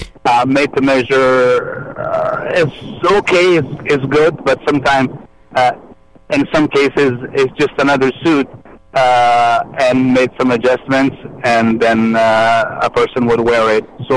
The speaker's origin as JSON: {"language": "English", "country": "Afghanistan", "moved": "yes", "said": "So when I came to this country from Afghanistan about 20 years ago or so"}